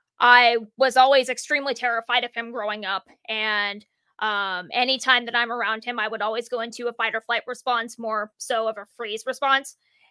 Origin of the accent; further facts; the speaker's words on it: Iowa, United States; I was born and raised in Iowa.